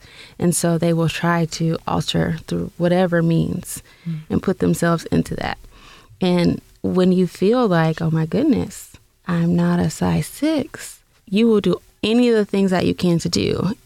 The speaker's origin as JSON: {"language": "English", "region": "the South", "country": "United States", "tie": "born or raised there", "said": "Like from when I was growing up in the South, I grew up with curvaceous women."}